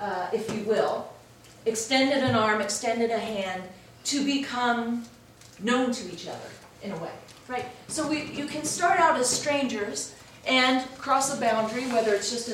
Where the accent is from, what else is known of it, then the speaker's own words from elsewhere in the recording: East Coast, United States; I'm from the East Coast, we go way back.